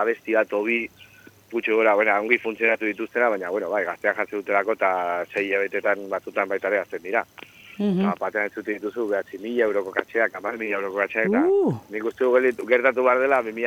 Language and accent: Basque; Pamplona, Navarre, Spain; gu Iruñakoa gara